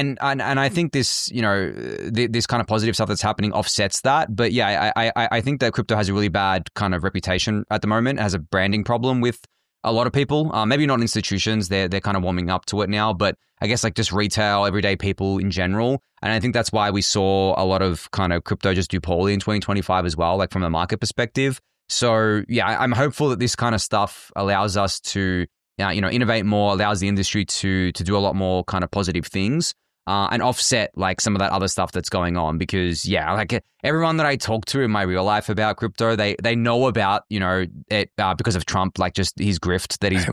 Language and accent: English; Australia; Like, I am not an American. Like, I'm Australian. I'm on the other side of the world.